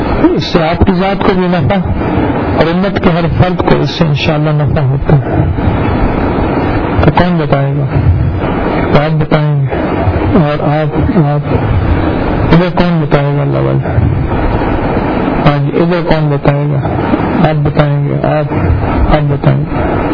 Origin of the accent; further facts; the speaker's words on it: Lahore, Punjab, Pakistan; لاہور سے ہوں.